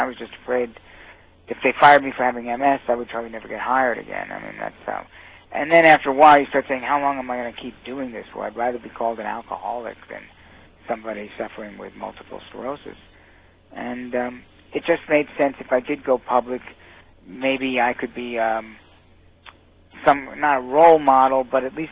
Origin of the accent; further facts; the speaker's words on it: Bronx, New York, United States; I mean, I grew up in the Bronx in New York. That's a pretty cold climate.